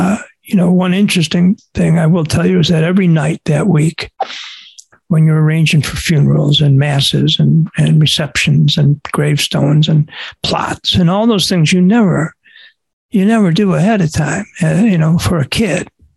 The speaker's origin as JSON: {"language": "English", "town": "Buffalo", "region": "New York", "country": "United States", "tie": "born or raised there", "said": "I grew up in Buffalo, as you can see, the Sabres jerseys behind me."}